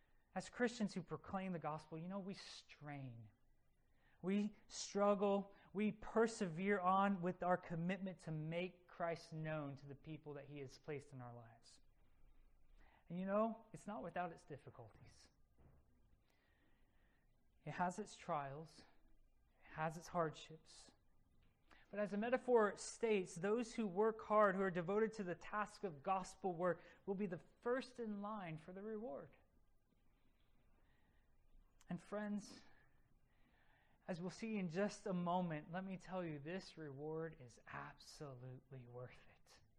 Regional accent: Philippines; I was not raised on a farm. I grew up in the Philippines

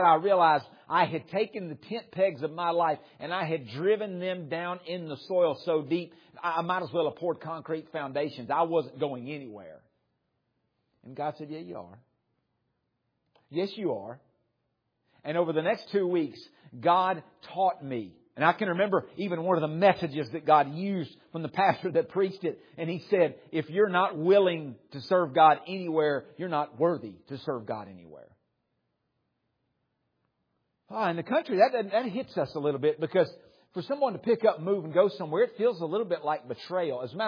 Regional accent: the South, United States; you're in the Northwest or in the Midwest. I'm from the South.

